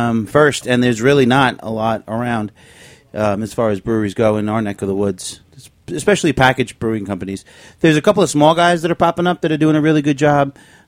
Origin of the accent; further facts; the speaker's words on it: Long Island, New York, United States; No, I'm originally from Long Island.